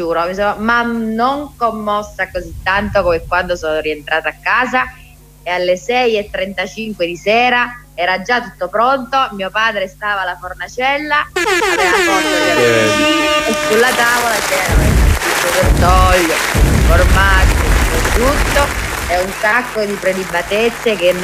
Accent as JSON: {"language": "Italian", "town": "Atri", "region": "Abruzzo", "country": "Italy", "said": "poi sono tornata in Abruzzo, ho preso altre due coincidenze per tornare ad Atri, che è il mio paesino"}